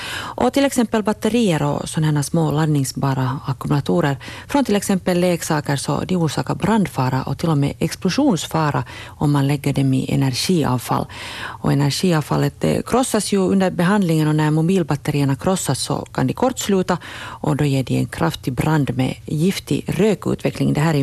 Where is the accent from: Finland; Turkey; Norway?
Finland; Ostrobothnia; För samtidigt som vi österbottningar är flitiga på att åka till återvinningsstationerna